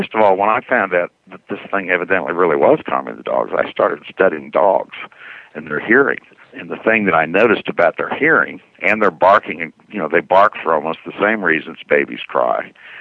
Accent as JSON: {"language": "English", "town": "Muscle Shoals", "region": "Alabama", "country": "United States", "tie": "born or raised there", "said": "I went back to my hometown in Muscle Shoals, Alabama, and got in the music business"}